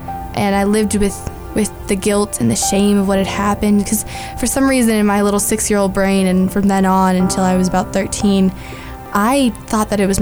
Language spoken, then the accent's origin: English; Indiana, United States; also born or lived in Washington, D.C.; So when I was little, my parents got divorced and we moved to Indiana from Washington, D.C.